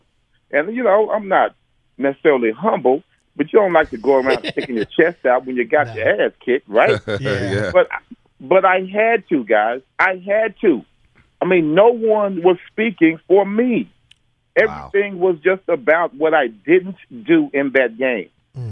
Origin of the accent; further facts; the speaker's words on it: Dallas, Texas, United States; I was born in Dallas.